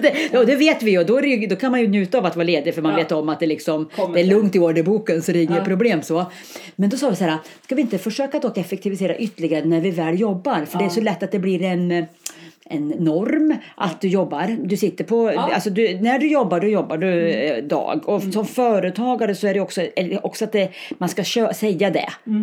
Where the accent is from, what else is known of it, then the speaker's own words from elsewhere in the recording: Karlstad, Värmland, Sweden; för jag har inte spenderat en sommar hemma i Karlstad sedan jag flyttade.